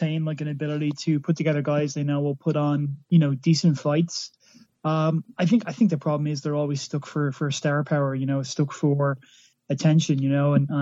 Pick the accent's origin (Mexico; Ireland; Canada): Ireland; now in England, United Kingdom; I'm Irish, but I live in England right now because I'm doing a PhD here.